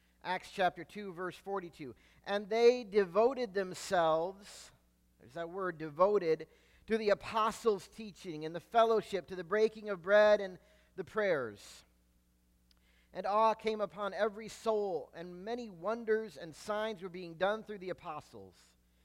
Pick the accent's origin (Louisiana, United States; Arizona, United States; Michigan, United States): Michigan, United States; I come from Michigan. We don't have much claim to anything sports.